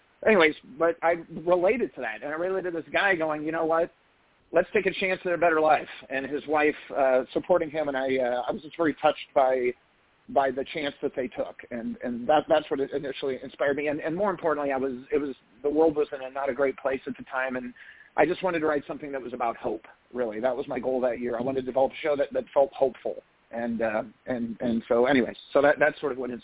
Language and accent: English; Midwest, United States; And I'm from the Midwest, and I grew up in a very blue collar family.